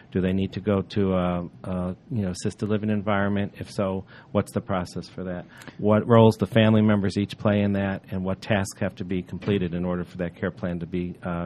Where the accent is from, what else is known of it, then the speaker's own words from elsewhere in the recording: Chicago, Illinois, United States; I hail from the Chicago area